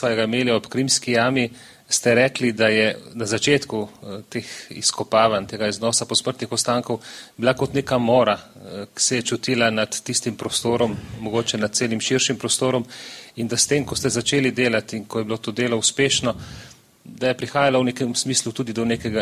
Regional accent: Slovenian Littoral, Slovenia; sem doma iz Primorske, iz Vipavske doline, celo do obronkov naše doline se je slišalo

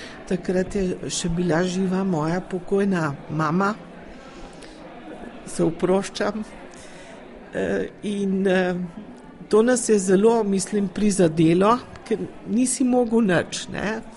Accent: Ljubljana, Central Slovenia, Slovenia; moved away as an adult; now in Milan, Italy; jaz pa verjetno že po naglasu bojo poslušalci jaz poznali, ne, da sem doma iz Ljubljane.

